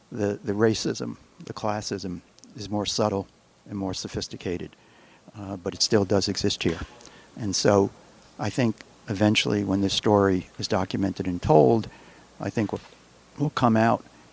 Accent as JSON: {"language": "English", "town": "Brooklyn", "region": "New York", "country": "United States", "tie": "born or raised there", "said": "Well, I grew up in Brooklyn. I went south in the mid-60s and had the honor to participate in the Southern Civil Rights Movement."}